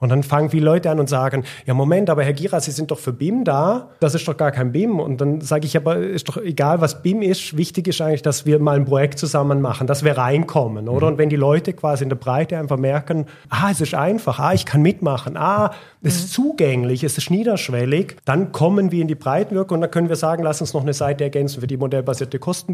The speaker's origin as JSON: {"language": "German", "town": "Rottweil", "region": "Baden-Württemberg", "country": "Germany", "also_born_or_lived": "Lake Constance", "moved": "yes", "lives_now": "Switzerland", "said": "ich bin ja selber Deutscher aus Rottweil ursprünglich, bin jetzt seit 25 Jahren in der Schweiz. Also wir waren immer sehr schweizbezogen. Ich bin viel am Bodensee aufgewachsen"}